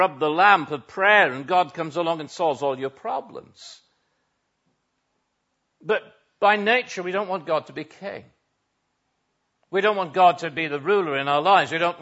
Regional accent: North East England, United Kingdom; I grew up on Teesside, and so have the misfortune of being saddled for life with being a Middlesbrough supporter.

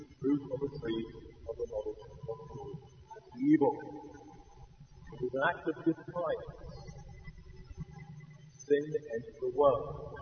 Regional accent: United Kingdom; You just put me down as British. That's what I am. I'm British.

